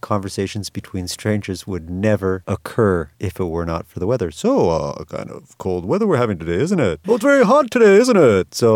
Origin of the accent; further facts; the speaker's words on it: Canada; now in Lima, Peru; I came from Canada, and I think that's where weather was invented